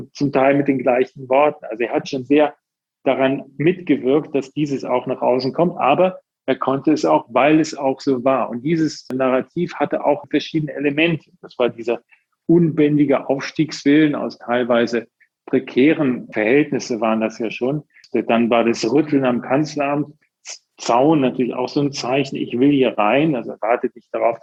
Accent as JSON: {"language": "German", "town": "Bonn", "region": "North Rhine-Westphalia", "country": "Germany", "tie": "born there", "said": "ich bin auch Rheinländer. Ich bin geboren in Bonn und war zuletzt viel in Köln auch."}